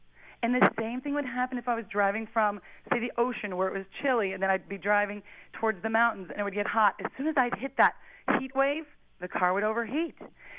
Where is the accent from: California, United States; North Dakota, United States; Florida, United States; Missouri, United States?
California, United States; Richmond; I'm from Richmond, California, and I'm talking to you guys just in the nick of time.